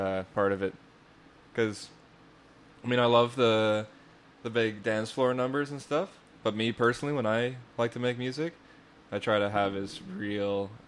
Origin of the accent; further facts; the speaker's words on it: Canada; I'm from Canada.